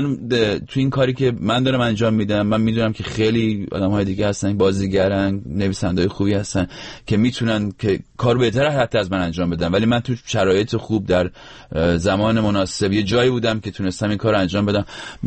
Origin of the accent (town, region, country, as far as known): Rasht, Gilan, Iran